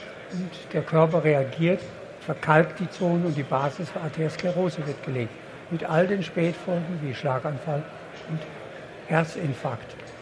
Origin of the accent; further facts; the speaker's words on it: Bavaria, Germany; Ich komme aus Unterfranken, das ist eine Weingegend.